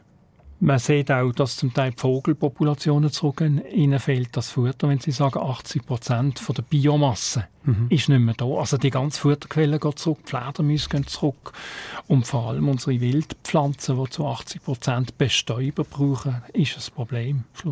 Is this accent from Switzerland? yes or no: yes; Aargau, Switzerland; Also, ich komme aus dem Fricktal, wenn ich im Moment schaue, was dort alles verbaut wird